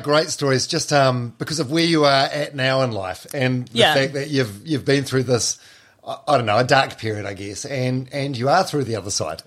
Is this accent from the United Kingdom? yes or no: no; New Zealand; I'm Maori, I think I'm Irish.